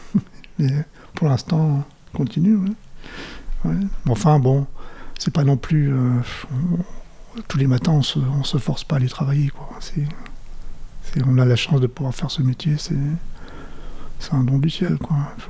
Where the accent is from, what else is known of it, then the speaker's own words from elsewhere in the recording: Reims, Grand Est, France; born there; now in Montpellier, France; Je suis né à Reims, mais j'habite ici depuis 35 ans. C'est là où j'ai vécu plus de la moitié de ma vie quand même.